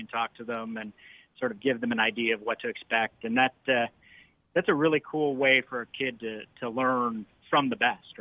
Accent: Canada; I'm Canadian originally, so it feels like home to me.

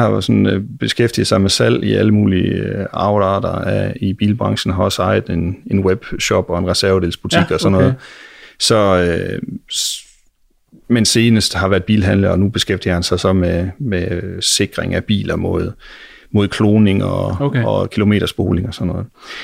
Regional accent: Herning, Central Denmark Region, Denmark; Altså, jeg kommer fra Herning

